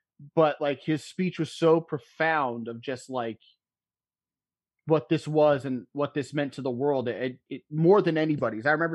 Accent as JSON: {"language": "English", "country": "United States", "said": "Like, do I care enough as an American about these people?"}